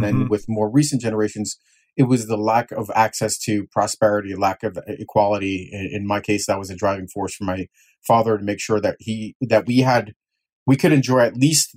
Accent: United States; Growing up in the States and not having to face those kinds of challenges

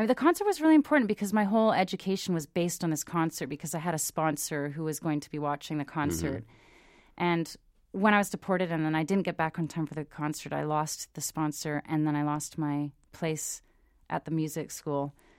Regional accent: Canada; now in London, United Kingdom; I think I knew I would be leaving Canada one day.

